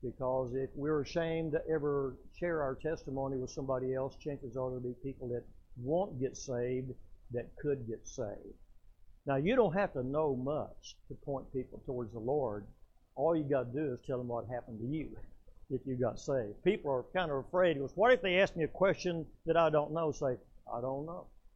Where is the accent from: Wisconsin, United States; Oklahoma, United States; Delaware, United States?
Oklahoma, United States; I'm from Oklahoma. I don't like Oklahoma. I never have liked Oklahoma. I never will like Oklahoma.